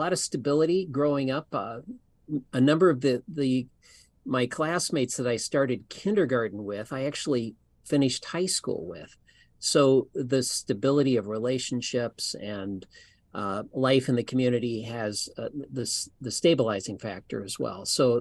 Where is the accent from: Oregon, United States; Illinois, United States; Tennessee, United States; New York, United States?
Illinois, United States; Princeton; now in Deerfield, United States; Small town. So everybody knows everybody. Still, when I go back and visit, you go into just the local diner, and when the door opens, everybody kind of looks to see if they know you.